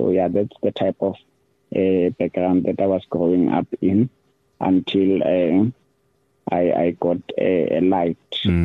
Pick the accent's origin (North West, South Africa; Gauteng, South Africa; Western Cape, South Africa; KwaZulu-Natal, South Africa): North West, South Africa; Mafikeng; I grew up in Northwest, in a town, Mafikeng.